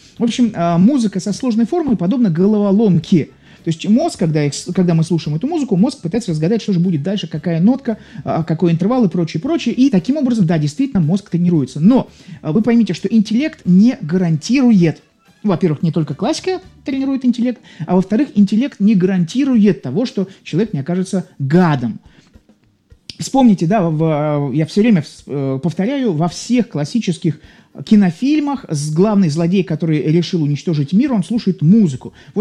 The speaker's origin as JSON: {"language": "Russian", "region": "Saint Petersburg", "country": "Russia", "said": "Я из Петербурга"}